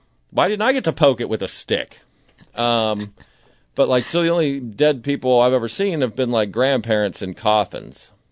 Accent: Florida, United States; I can still remember as a child growing up in Florida, like, there was a lot of animals down there.

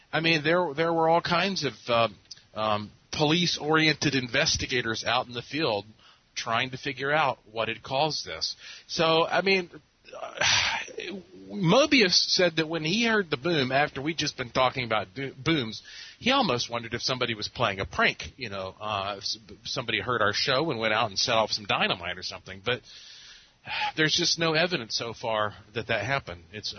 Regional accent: Asheville, North Carolina, United States; I'm referring to Asheville, where you are, my hometown, is such a paranormally active place

